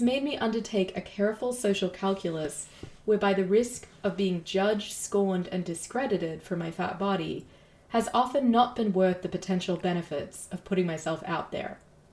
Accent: Melbourne, Victoria, Australia; moved away as an adult; now in Boston, United States; I even know what I weighed on the day I arrived in Boston, fresh off the plane from my hometown of Melbourne, Australia, to begin graduate school in philosophy nearly 20 years ago.

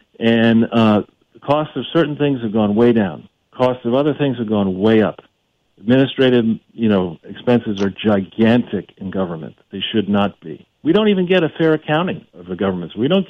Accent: New York, United States; Well, you know, I grew up in New York too

